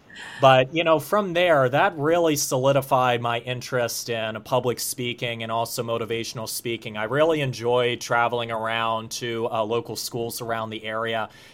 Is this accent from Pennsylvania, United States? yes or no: yes; Harleysville, Pennsylvania, United States; Harleysville, Pennsylvania.